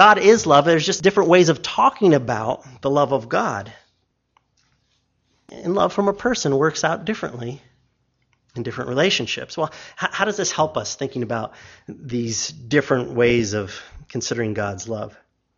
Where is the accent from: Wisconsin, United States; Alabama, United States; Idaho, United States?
Idaho, United States; I might do all sorts of things for the benefit of my home state, and I might even risk my neck to preserve some of the freedoms and actively demonstrate my loving of Idaho